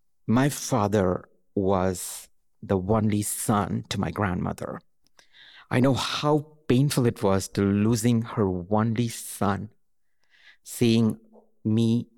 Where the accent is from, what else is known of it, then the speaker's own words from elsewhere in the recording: India; moved away; Whenever I visit India, myself, my mother, and my sister, we go to our hometown and we cherish our moments under the neem tree.